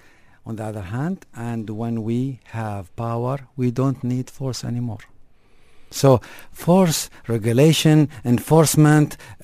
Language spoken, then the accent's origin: English; Ajman, United Arab Emirates; Where are you from? I told him, I'm from Ajman.